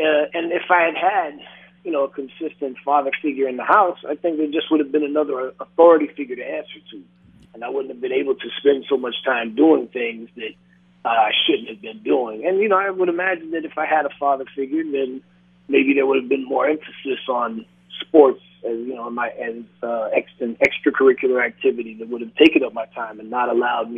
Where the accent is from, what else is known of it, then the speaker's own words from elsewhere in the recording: Miami, Florida, United States; like most kids growing up in Miami, we watched Gordon Solie.